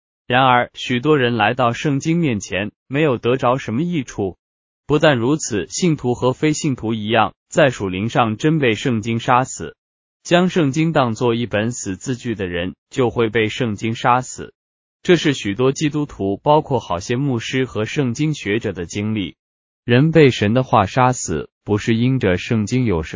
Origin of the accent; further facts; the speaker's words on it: North China, China; born there; 我生在中国北方，冬天天气严寒